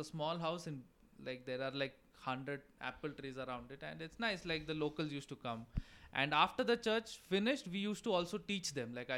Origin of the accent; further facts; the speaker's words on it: Manali, Himachal Pradesh, India; you can literally say I grew up in Manali only.